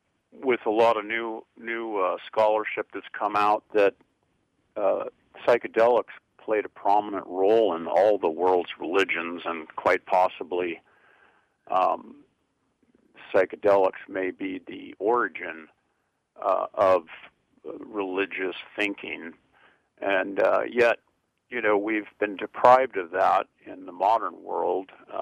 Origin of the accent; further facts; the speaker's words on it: California, United States; Well, yes, we both share the, I think, unique experience of growing up in California.